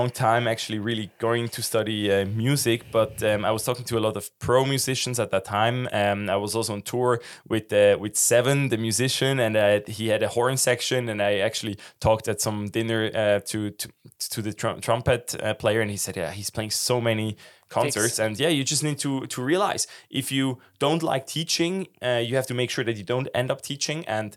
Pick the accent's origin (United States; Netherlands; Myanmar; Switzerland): Switzerland; Nidwalden; So, yeah, I grew up in Nidwalden, so central Switzerland, very traditional canton, still a lot of friends there and active there.